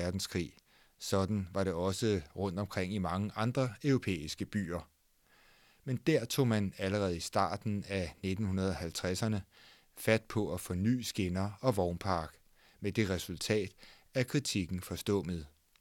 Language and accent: Danish; Rødovre, Capital Region of Denmark, Denmark; Den kørte i min barndom lejligheden Tønd derhjemme i Rødovre.